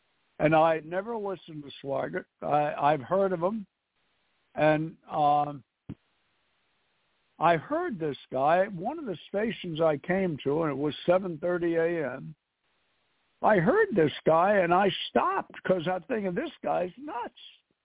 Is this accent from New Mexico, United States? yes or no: no; New York City, New York, United States; being born and raised in New York City, even though I was 650 miles away from it, and I still am